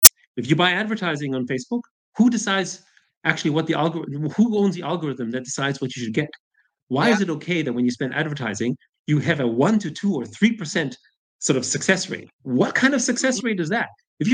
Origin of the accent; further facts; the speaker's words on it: Austria; I grew up in Austria, in a social democratic country, so I'm not anti-socialist per se.